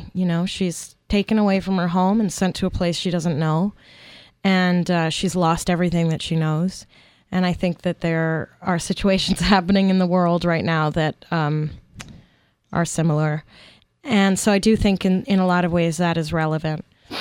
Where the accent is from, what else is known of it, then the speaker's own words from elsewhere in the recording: Brooklyn, New York, United States; I grew up in Brooklyn, New York. And my dad had been an actor in the 60s, and he quit doing that long before I was born.